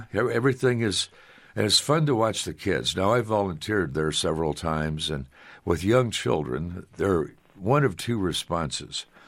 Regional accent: Story City, Iowa, United States; So when I was growing up in Story City, the carousel was torn down after the summer.

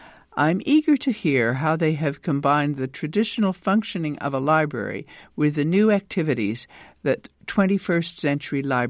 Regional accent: Kansas, United States; I'm from Kansas, too, so when I heard her say Kansas, I thought, yeah, that's she talks like a Kansan.

